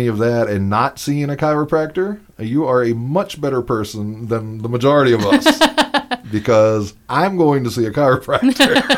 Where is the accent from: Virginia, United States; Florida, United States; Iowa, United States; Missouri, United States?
Virginia, United States; Virginia Beach; I'm from the Virginia Beach area